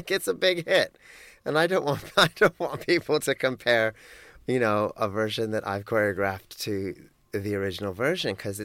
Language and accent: English; Australia; moved away; also born or lived in Hamburg, Germany; I had lived in Hamburg for about 6 years, wow, on and off, when I moved from Australia to Hamburg.